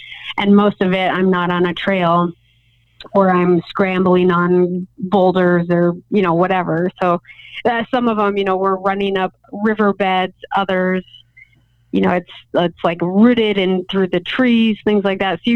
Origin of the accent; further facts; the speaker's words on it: Minnesota, United States; I grew up in Minnesota on a state park where my coach did an awesome job of just instilling the adventure side of running.